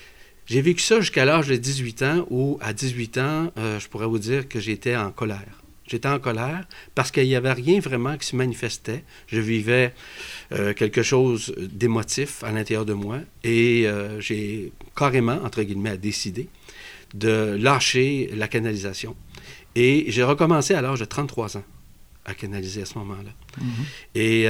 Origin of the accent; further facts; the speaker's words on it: Quebec City, Quebec, Canada; Évidemment, je suis venu au monde ici au Québec. Je suis natif de la ville de Québec en tant que tel.